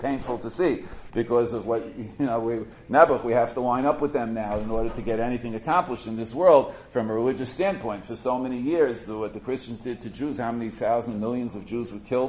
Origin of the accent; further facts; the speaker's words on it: New York, United States; especially nowadays, growing up in New York, if you didn't give them, then they gave you, right?